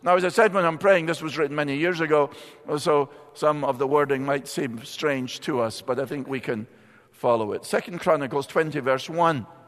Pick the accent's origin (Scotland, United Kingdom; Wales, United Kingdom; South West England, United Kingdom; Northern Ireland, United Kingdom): Scotland, United Kingdom; Being Scottish, we didn't have cheerleaders. The weather's too cold for that.